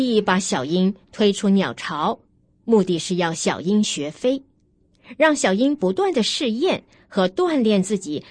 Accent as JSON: {"language": "Chinese", "country": "China", "said": "我相信我们中国人现在也是遍布世界各地"}